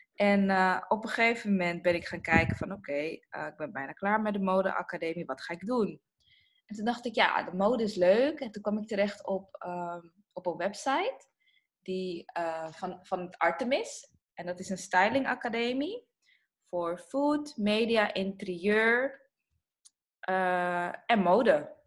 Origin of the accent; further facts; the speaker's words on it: Amsterdam, North Holland, Netherlands; Ik ben geboren in Amsterdam. In Amsterdam-Oost ben ik geboren. Ik ben tot mijn 5e jaar heb ik gewoond in Amsterdam-Zuid, vlakbij de Pijp. Ja. Daarna ben ik verhuisd naar Amsterdam-Zuidoost, de Bijlmer. En vlakbij de Bijlmer.